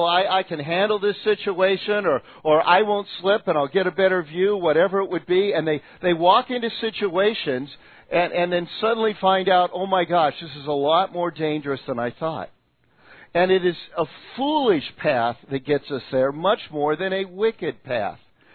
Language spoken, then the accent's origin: English; Hacienda Heights, California, United States; That's where I grew up in Hacienda Heights.